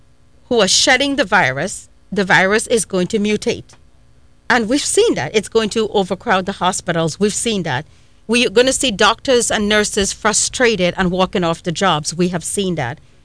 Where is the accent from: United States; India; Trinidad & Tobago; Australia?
Trinidad & Tobago; I'm from Trinidad. You should have taken me with you to Jamaica.